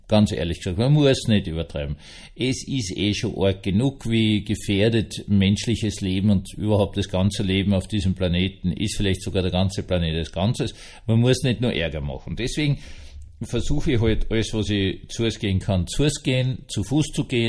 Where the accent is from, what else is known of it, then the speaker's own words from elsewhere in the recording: Bischofshofen, Salzburg, Austria; in meiner alten Heimat habe ich geschaut, Schneehöhe in Bischofshofen